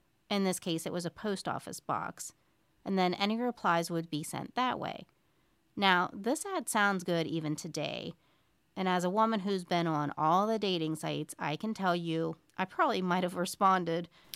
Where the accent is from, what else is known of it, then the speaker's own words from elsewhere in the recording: Moundsville, West Virginia, United States; This week, I have a very intriguing case with ties to my hometown of Moundsville, West Virginia, which I love, of course.